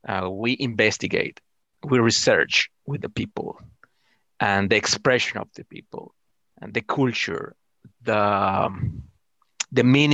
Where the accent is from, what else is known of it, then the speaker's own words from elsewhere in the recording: El Salvador; moved away as an adult; now in United States; I am from Salvador, by the way. I came to the United States 5 years ago.